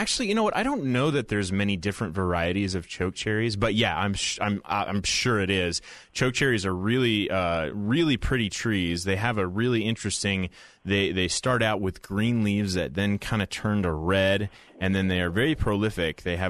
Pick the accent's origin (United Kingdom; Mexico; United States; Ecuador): United States; Portland; I'm from Portland. I don't know anything about where I live.